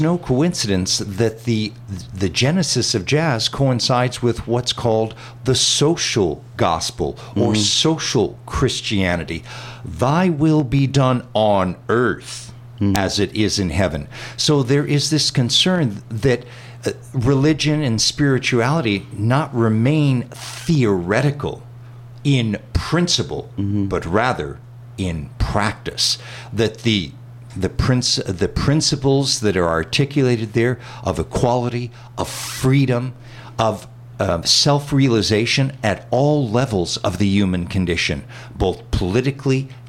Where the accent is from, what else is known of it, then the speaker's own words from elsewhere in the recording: Texas, United States; as somebody born and raised, born in Texas, mm-hmm. born and raised in the United States